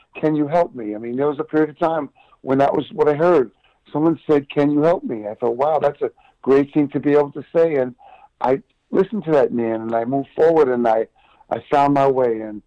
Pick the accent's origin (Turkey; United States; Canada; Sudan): Canada; I'm Canadian. I got to get up to St. John's, Newfoundland to see where my family lived growing up.